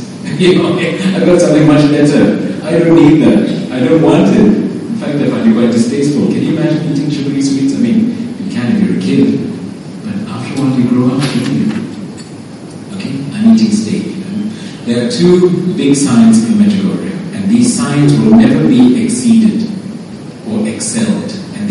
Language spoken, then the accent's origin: English; Singapore; now in United Kingdom; I grew up in Singapore, and then I went to England. Well, no, to the UK. And I've lived there ever since.